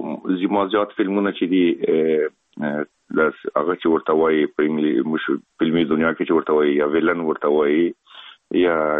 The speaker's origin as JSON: {"language": "Pashto", "country": "Afghanistan", "said": "خلک خبر دي چې زه افغاني یم"}